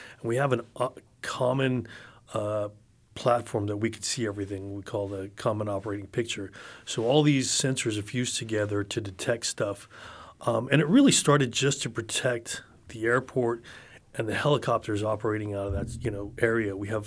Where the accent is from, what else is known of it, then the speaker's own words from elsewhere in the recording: El Paso, Texas, United States; also born or lived in San Antonio / Dallas / Louisiana; as a citizen growing up in El Paso and living in San Antonio, Dallas, and Louisiana